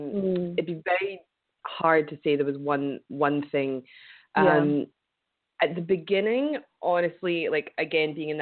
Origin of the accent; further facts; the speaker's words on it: Scotland, United Kingdom; partly maybe from growing up in Scotland, not blaming anybody, it's just our culture